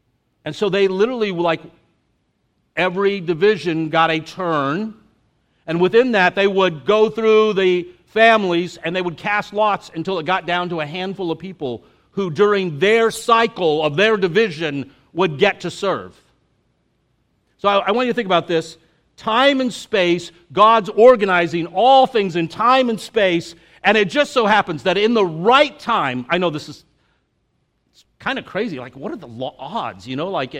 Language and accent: English; El Paso, Texas, United States; we grew up in El Paso, man.